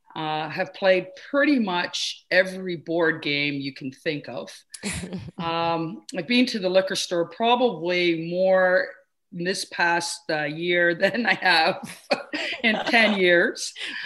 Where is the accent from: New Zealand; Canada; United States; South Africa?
Canada; Toronto, Ontario; I grew up in Flemington Park, which is, if you want to relate it to the States a little bit, it's a little bit like Harlem kind of in New York. But Flemington Regent Park in Toronto is the area.